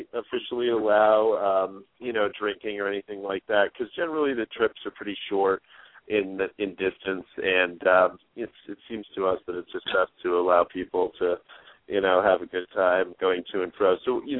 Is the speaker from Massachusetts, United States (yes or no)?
yes; Provincetown, Massachusetts, United States; also born or lived in Washington, D.C.; But I've been connected to Provincetown my whole life. I consider it my hometown, though I did consider it have the advantage of moving around, a bit when I was younger.